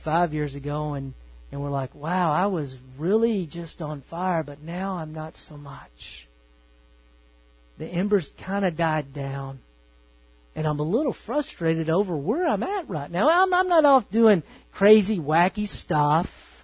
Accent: Texas, United States; Didn't went over there. That's bad English. And I'm from East Texas.

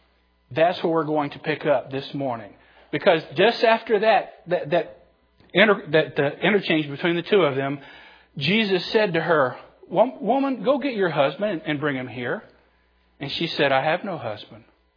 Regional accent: Canal Zone, Panama; An example of this is when I was in high school in the Canal Zone. Many of you know I grew up in Panama. A lot of my growing up there.

